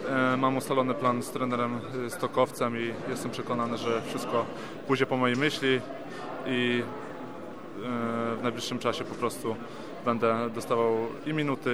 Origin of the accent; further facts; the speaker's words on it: Kraków, Lesser Poland, Poland; Wychowałem się w Krakowie, w Gdańsku mam mieszkanie